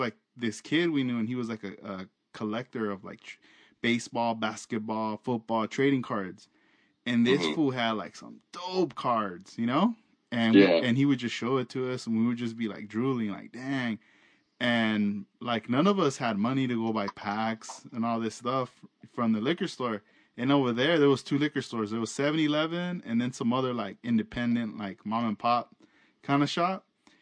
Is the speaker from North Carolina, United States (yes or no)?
no; Oxnard, California, United States; Because when I grew up in Oxnard, I grew up in a town, a neighborhood called Lemonwood. That's where I grew up.